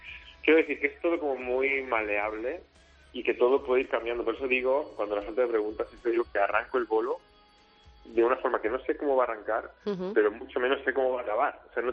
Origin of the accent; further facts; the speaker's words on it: Balearic Islands, Spain; somos de aquí, de Mallorca